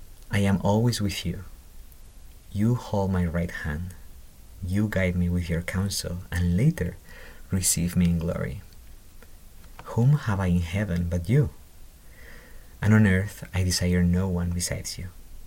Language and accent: English; Spain; English is a second language; now in United States; I am a PhD student here at the U of I, and I am originally from Spain.